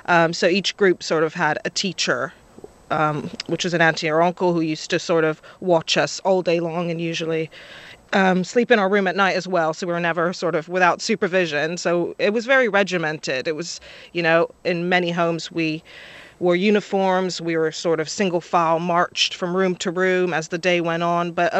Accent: France; English is a second language; despite being French, you can hear my accent isn't quite French.

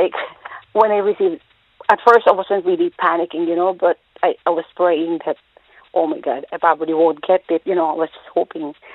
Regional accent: Philippines; now in Ireland; I'm actually from the Philippines.

